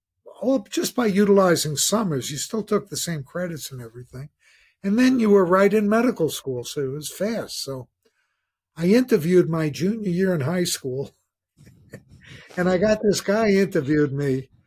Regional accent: Jersey City, New Jersey, United States; I'm a guy from Jersey City.

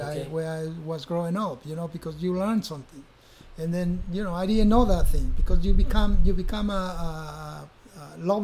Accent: Peru; English is a second language; now in Mexico; Peru to Mexico, only one-way ticket.

